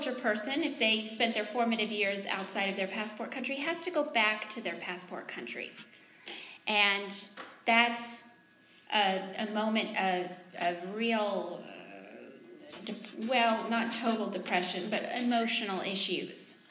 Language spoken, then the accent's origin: English; Mali; So I grew up in Mali, West Africa